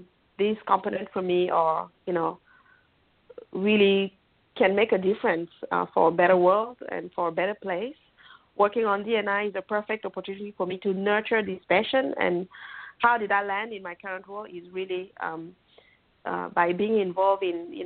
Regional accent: Cameroon; now in France; And I am French now, but born and raised in Cameroon, Central Africa. I did my whole, schools in Cameroon

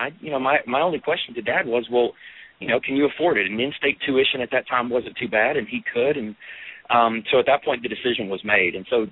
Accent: Kentucky, United States; Now, you know, I grew up in Kentucky. My dad played basketball for Kentucky back in the 60s.

